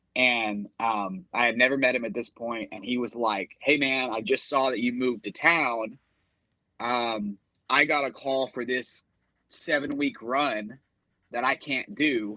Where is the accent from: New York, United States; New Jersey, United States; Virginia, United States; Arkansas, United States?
Arkansas, United States; Fort Smith; I'm from Fort Smith, Arkansas. That's where I'm originally from. And a small town, not a big music scene